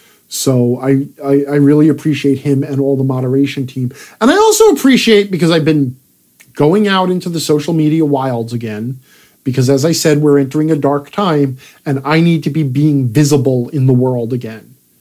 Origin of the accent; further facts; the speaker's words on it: New York, United States; I'm originally a New Yorker